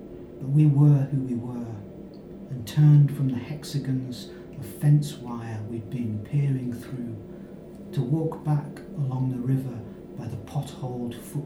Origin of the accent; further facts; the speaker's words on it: North West England, United Kingdom; I grew up on the border, you know. Mm-hmm. I grew up in the Great Border City, as it's called